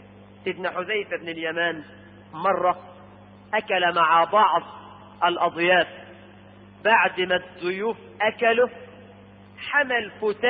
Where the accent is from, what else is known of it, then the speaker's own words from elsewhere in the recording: Egypt; احنا كمصريين كانت عندنا هذه الاخلاق في الريف وفي الحضر الى وقت ليس بالبعيد